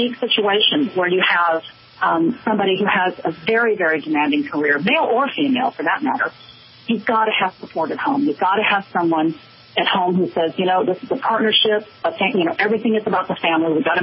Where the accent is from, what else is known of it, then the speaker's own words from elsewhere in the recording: Midwest, United States; I grew up in the Midwest, so I have immigrant parents from China. So I also come from an Asian background